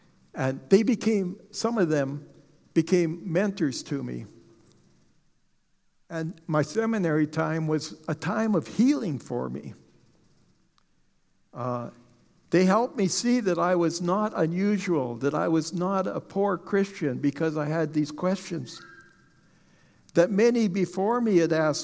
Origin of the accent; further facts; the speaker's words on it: Dennis, Massachusetts, United States; Growing up in Dennis, and then later in this church in my teenage years, but only it was the new church.